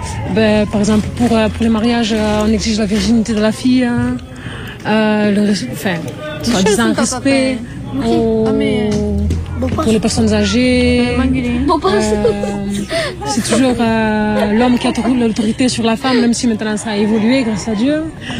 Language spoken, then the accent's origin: French; France; Je suis française.